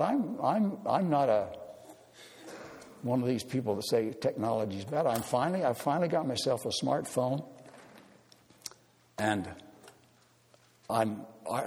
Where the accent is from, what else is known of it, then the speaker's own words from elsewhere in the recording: Papua New Guinea; also born or lived in United States; Well, I am Papua New Guinea and American, because I'm more Papua New Guinean than I'm American.